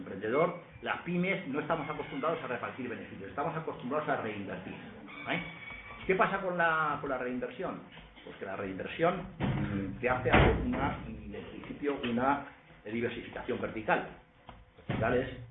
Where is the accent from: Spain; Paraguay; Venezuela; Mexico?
Spain; Sepúlveda, Castile and León; moved away; yo soy de Sepúlveda, provincia de Segovia, aunque llevo aquí ya más de 30 años, ¿no?